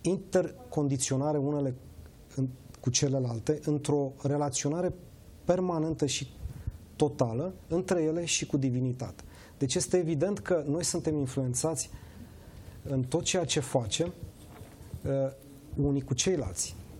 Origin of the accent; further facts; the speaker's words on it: Bucharest, Romania; born there; M-am născut în România, într-un stat la vremea respectivă ateu, în București